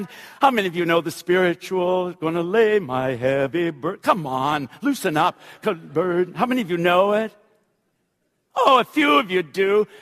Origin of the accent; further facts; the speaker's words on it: Canada; I'm a Canadian.